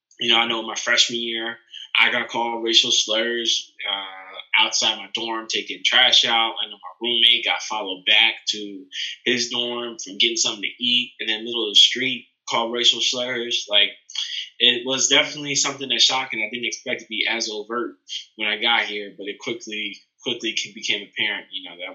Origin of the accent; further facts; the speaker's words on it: Baltimore, Maryland, United States; I'm from Baltimore, Maryland.